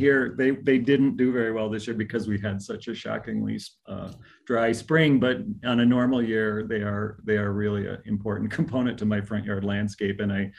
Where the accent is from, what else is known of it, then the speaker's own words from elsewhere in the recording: Decorah, Iowa, United States; And, Seed Savers in my hometown, Decorah, Iowa, sold it this year.